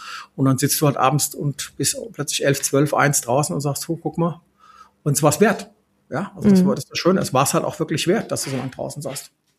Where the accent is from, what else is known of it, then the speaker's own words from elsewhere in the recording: Rhine-Main, Germany; Ich komme aus dem Rhein-Main-Gebiet.